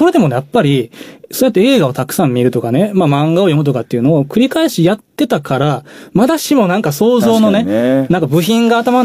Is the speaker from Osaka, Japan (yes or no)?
yes; Osaka, Japan; 僕大阪出身なんですけど、反戦平和教育ものすごい盛んなんですよ